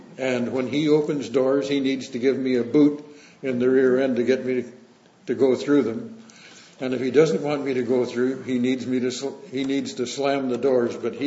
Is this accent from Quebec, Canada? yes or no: no; Orillia, Ontario, Canada; And we are from Orillia, Ontario, which is about 80 miles north of Toronto.